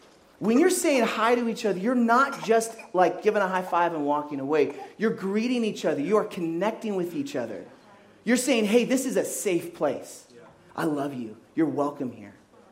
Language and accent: English; Kenya; I grew up in Kenya. And it was kind of like a mix of different cultures.